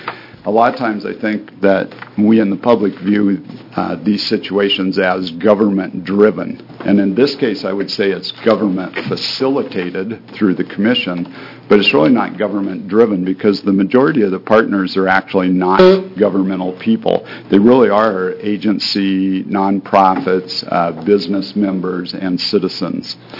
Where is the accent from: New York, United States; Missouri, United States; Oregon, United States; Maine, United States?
Oregon, United States; Keizer; I'm actually not from Polk County. I'm from Kaiser